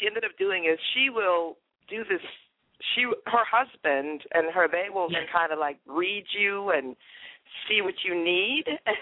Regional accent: Toronto, Ontario, Canada; I grew up in Canada, in Toronto, and there's a city called Scarborough

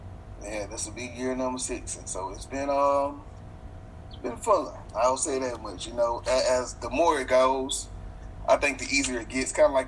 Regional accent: Shreveport, Louisiana, United States; I was a para in Shreveport, Louisiana, which is my hometown.

